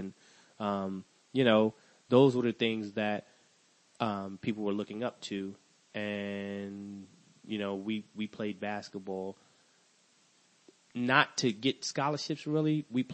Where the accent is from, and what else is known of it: New York City, New York, United States; born or raised there